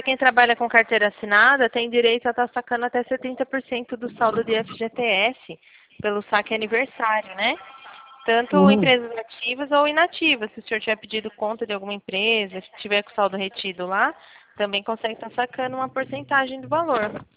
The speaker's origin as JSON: {"language": "Portuguese", "region": "São Paulo", "country": "Brazil", "said": "Eu sou do interior de São Paulo."}